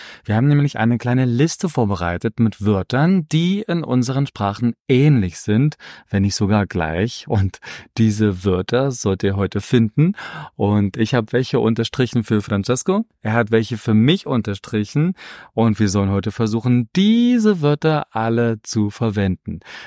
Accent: Germany; now in Prague, Czech Republic; Wir sind zwei Ausgewanderte, die hier in Prag leben. Ich komme aus Deutschland

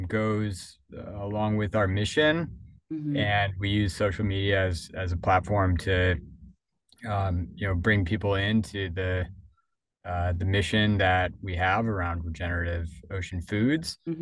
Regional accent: Minnesota, United States; Yeah, so actually started a little bit further away from oceans. I grew up in Minnesota

